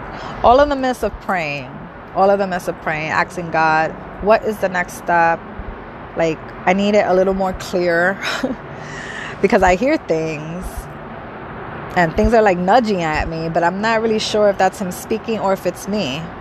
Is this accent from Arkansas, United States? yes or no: no; New York City, New York, United States; I'm from New York City, the Bronx, the borough of the Bronx.